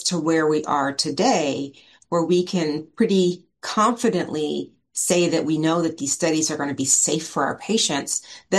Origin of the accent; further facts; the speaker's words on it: the South, United States; I'm from the South, and so I'm always liking to hug people